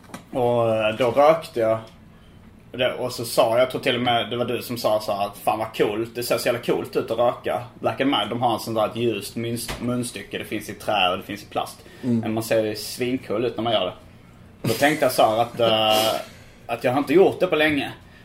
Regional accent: Skåne, Sweden; jag kommer från Staffanstorps kommun. Eller jag tillhörde innan Staffanstorps kommun.

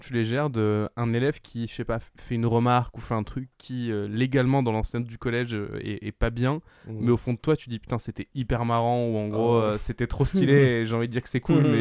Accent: Bordeaux, Nouvelle-Aquitaine, France; Mais j'étais dans un collège privé.

